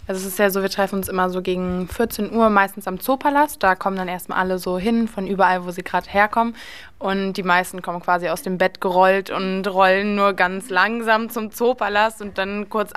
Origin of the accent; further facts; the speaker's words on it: Berlin, Germany; ich bin 16 Jahre alt, ich komme auch aus Berlin.